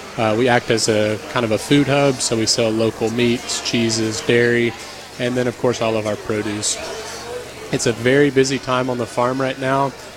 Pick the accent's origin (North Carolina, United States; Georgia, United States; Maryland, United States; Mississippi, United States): Mississippi, United States; bringing an organic farm back to my hometown was a great way to try to combat some of those issues that the state of Mississippi faces.